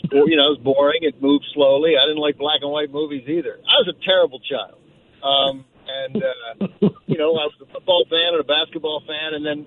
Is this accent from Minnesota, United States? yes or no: no; Washington, District of Columbia, United States; I settled on the Oakland A's while growing up in Washington, D.C.